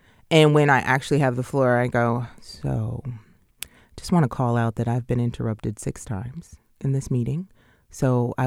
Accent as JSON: {"language": "English", "town": "Seattle", "region": "Washington", "country": "United States", "tie": "born or raised there", "said": "Battle Tactics for Your Sexist Workplace is a production of KUOW in my hometown of Seattle."}